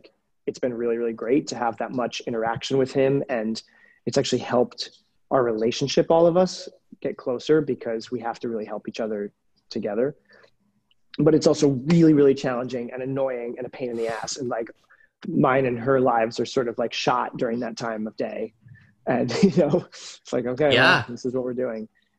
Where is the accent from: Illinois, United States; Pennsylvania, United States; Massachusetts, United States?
Massachusetts, United States; Like, I grew up in the Berkshires.